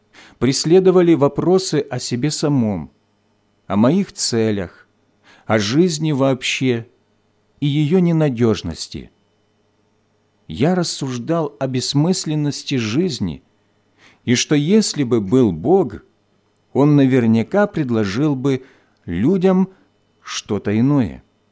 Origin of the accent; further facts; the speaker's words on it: Siberia, Russia; Мое детство прошло в Сибири в 60-е годы.